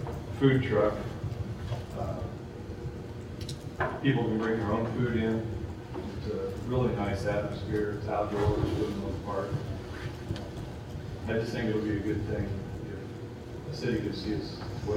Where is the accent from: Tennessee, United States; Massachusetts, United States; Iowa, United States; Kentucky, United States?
Iowa, United States; Pella; I live at 228 East 8th Street in Pella. Born and raised in Pella.